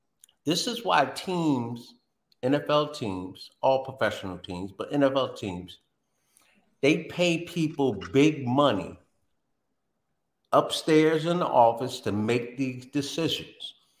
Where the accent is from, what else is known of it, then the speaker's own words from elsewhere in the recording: New Jersey, United States; I dislike the Jets, but I grew up in New Jersey, so I give them a little bit of slack.